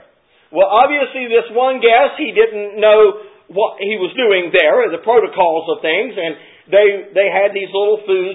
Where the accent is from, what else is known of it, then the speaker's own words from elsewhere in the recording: West Virginia, United States; Well, listen, I'm from Central West Virginia